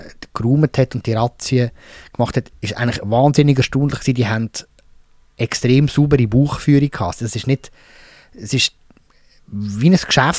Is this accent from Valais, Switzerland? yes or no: no; Lucerne, Switzerland; dort im St. Carli-Quartier und Luzern, wo ich aufgewachsen bin